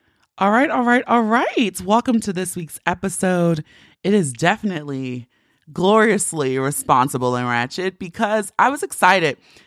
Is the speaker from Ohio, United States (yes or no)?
no; Baltimore, Maryland, United States; Y'all know I'm from Baltimore and I love my city.